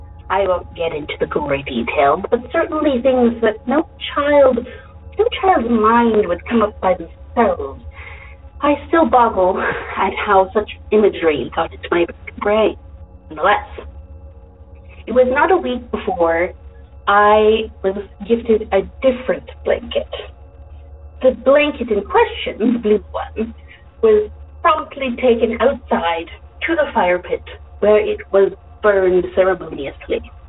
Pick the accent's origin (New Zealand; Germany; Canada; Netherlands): Canada; now in United States; Allow me to state that I am in the DFW area now. However, I am from Canada.